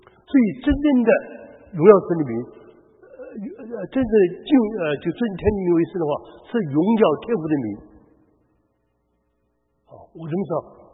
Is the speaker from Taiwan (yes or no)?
no; China; 因为你我们中国人拜偶像拜什么，这是一个木头挪，这是不对的。